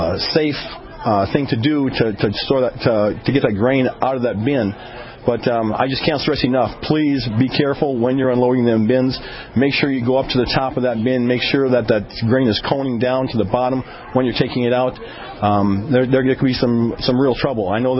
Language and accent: English; Napoleon, United States; there's just recently been an accident in my hometown of Napoleon, a real sad case